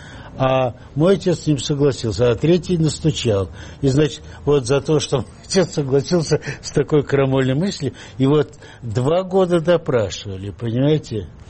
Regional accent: Khujand, Sughd, Tajikistan; я родился я в Душанбе, но этот период там мне было там что-то года 3,5, как раз вот после, вскоре после этой аварии мы переехали, мы переехали в Ленинабад, Ходжент, сейчас Худжант называют.

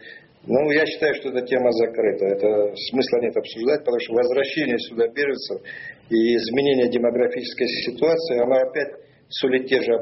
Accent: Sukhumi, Abkhazia, Georgia; Но я так вырос в городе, в Сухум, где всякое было.

